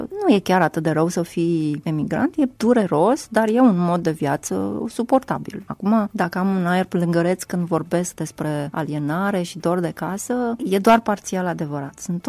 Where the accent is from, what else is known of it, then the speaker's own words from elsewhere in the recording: Brăila, Brăila County, Romania; now in Iași, Romania; Nu sunt născut aici, dar așa le spun.